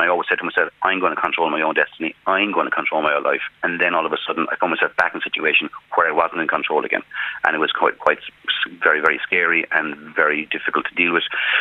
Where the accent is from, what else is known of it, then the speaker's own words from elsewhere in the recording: Ireland; Because us as Irish people, I don't think we have enough adjectives in our vocabulary to speak about how we feel, especially Irish men.